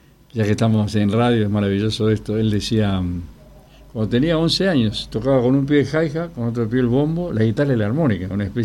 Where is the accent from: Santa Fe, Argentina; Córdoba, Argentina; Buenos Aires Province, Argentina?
Buenos Aires Province, Argentina; Villa Diamante; also born or lived in Monte Grande; yo nací en Monte Grande y me crié en Villa Diamante